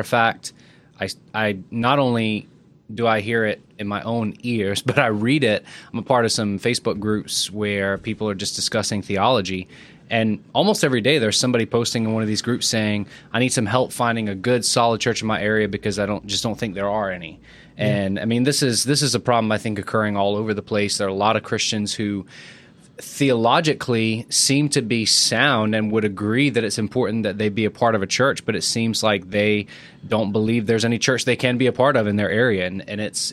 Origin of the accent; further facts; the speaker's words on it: Bahamas; Even where I grew up in the Bahamas, I grew up on an island that was 2 miles long, half a mile wide. There were three churches on the island, and they were all vastly different from one another.